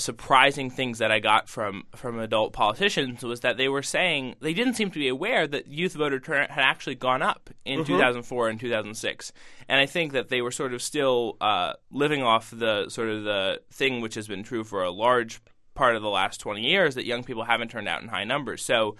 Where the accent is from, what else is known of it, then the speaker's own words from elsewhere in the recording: Weston, Connecticut, United States; Weston, Connecticut.